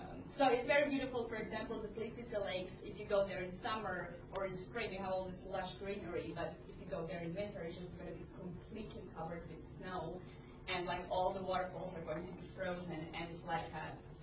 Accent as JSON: {"language": "English", "country": "Croatia", "tie": "born or raised there", "said": "Well, my mom is Croatian and my father is Bosnian. So I was born and raised in Croatia."}